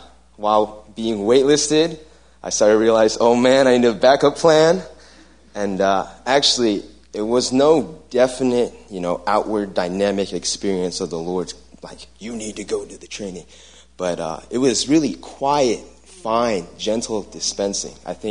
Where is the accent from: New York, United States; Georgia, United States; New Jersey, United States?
New Jersey, United States; Piscataway; I'm from Piscataway, New Jersey.